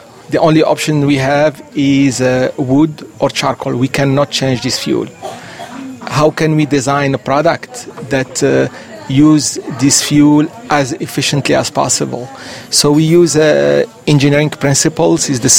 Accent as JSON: {"language": "English", "country": "Morocco", "tie": "born or raised there", "moved": "as an adult", "lives_now": "India", "said": "I am Moroccan, born and raised in Morocco."}